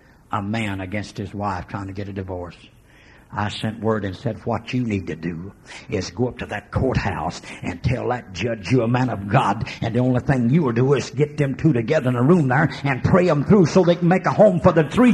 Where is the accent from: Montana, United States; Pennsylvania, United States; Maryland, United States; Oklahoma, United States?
Oklahoma, United States; When I was raised in Oklahoma, they could play the national anthem, and I'd stand a sense straight.